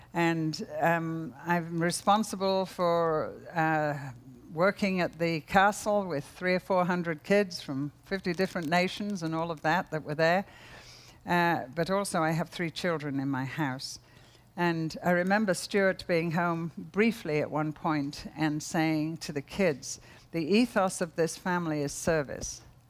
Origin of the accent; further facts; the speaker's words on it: United Kingdom; I'm British, I'm very private, I don't like intruding in people's lives.